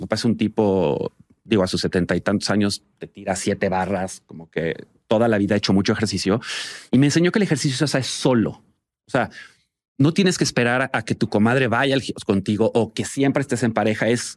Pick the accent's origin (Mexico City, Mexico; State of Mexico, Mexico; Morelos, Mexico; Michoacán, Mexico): Mexico City, Mexico; Coyoacán; Pues fíjate, yo crecí en Coyoacán.